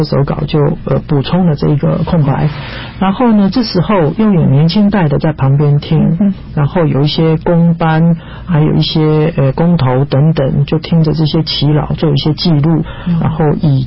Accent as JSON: {"language": "Chinese", "country": "Taiwan", "said": "我们来理解我们台湾人、台湾的祖先是什么"}